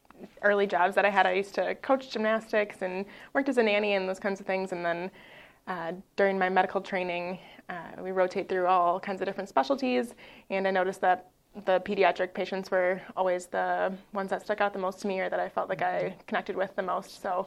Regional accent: Green Bay, Wisconsin, United States; also born or lived in Minneapolis, United States; I grew up in Green Bay and then was away doing all my training. So I went to undergrad at UW-Madison and then med school in Milwaukee

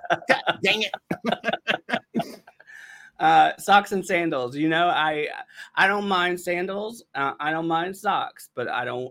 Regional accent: North Carolina, United States; I mean, we're all from North Carolina, but we didn't meet till we got here.

